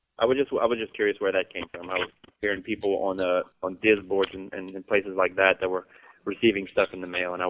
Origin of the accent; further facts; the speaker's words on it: Lafayette, Louisiana, United States; Hey, Lafayette, Louisiana.